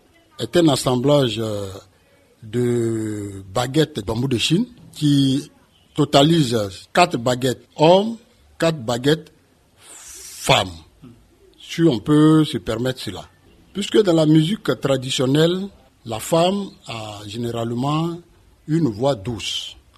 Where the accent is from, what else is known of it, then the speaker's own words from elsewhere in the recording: Bas-Sassandra, Côte d’Ivoire; Je suis Bété, originaire de la Nawa. Je viens de la tribu de Kbada, précisément du village de Dabeyrouwa.